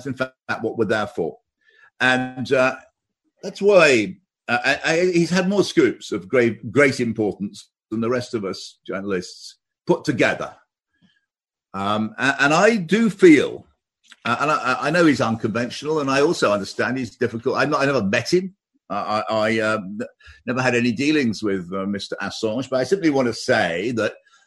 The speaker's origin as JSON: {"language": "English", "country": "United Kingdom", "said": "I am a British journalist"}